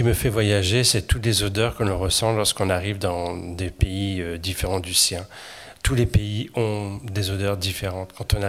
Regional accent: Brest, Brittany, France; born there; j'ai 58 ans et je suis né à Brest en 1960.

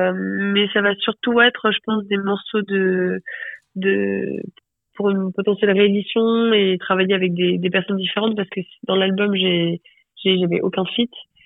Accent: Luxembourg; Donc pas très loin du Luxembourg, donc là où j'ai grandi.

